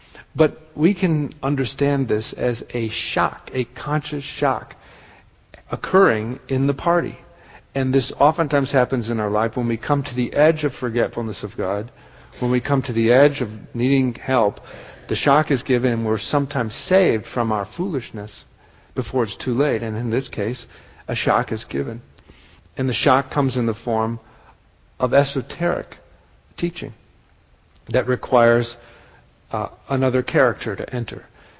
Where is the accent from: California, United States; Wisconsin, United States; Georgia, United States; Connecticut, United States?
Wisconsin, United States; I grew up in Wisconsin.